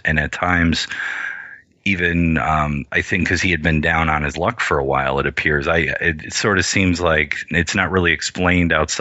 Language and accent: English; United States; it's like the worst thing you want to see as a small Indian kid growing up in America.